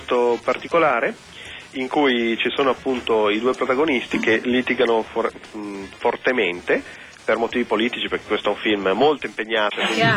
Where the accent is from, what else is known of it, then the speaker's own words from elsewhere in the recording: Milan, Lombardy, Italy; sì, sono milanese